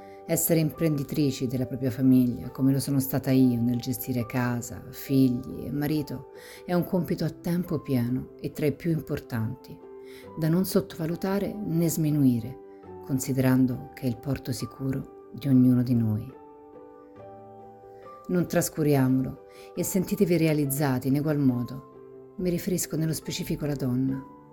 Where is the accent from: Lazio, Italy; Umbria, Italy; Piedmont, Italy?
Lazio, Italy; Rome; born there; Sono nata a Roma ben 82 anni fa